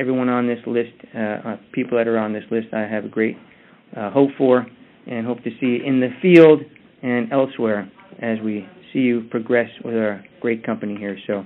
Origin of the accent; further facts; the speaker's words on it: Kansas, United States; Yeah, I'm from Kansas. I've lived in Kansas.